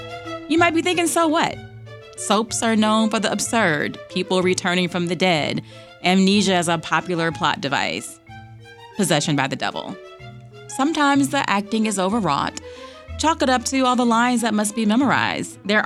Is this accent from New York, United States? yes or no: no; Chicago, Illinois, United States; for much of my career here in my hometown of Chicago, I've reported on race.